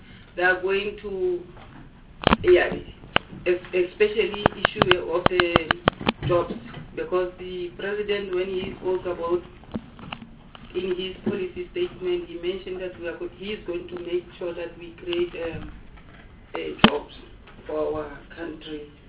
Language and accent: English; North West, South Africa; I'm the chairperson of this select committee. I'm from the Northwest Province.